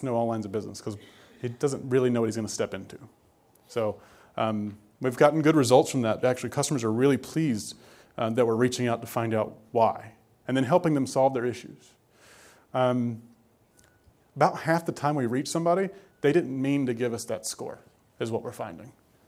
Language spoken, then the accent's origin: English; North Carolina, United States; I'm from Eastern North Carolina.